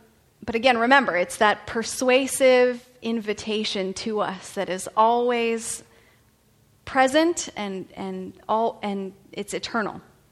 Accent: Florida, United States; now in San Diego, United States; I grew up in Florida, and then I was in the Marine Corps, and I was stationed out here at Miramar.

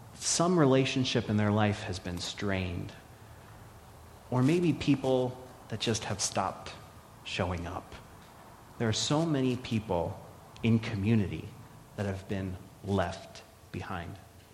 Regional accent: Pennsylvania, United States; Sorry, I came from Podunk, Pennsylvania, so I feel like I can claim that.

